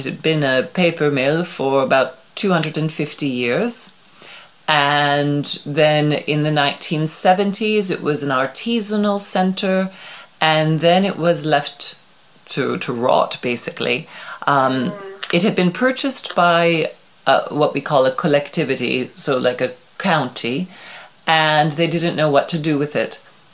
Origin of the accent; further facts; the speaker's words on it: New York, United States; now in France; Oh, let's see. So yes, I'm from New York. My first love was the ballet.